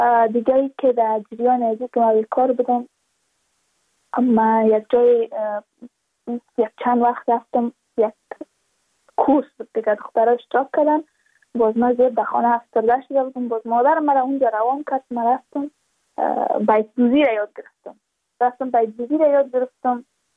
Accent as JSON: {"language": "Persian", "region": "Badakhshan", "country": "Afghanistan", "said": "چون ما از بدخشان هستیم، یعنی منطقه های دور دستش"}